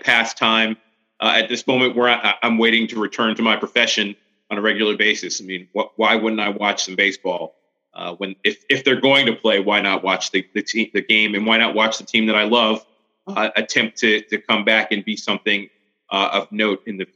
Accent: Baltimore, Maryland, United States; Of course I eat crab cakes. Okay. I'm from Baltimore.

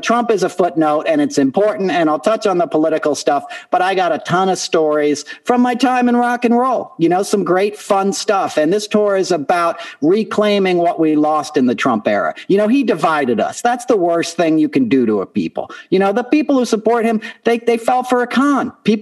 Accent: Chestertown, Maryland, United States; born there; Yeah, I was born in Chestertown, Maryland, and I grew up

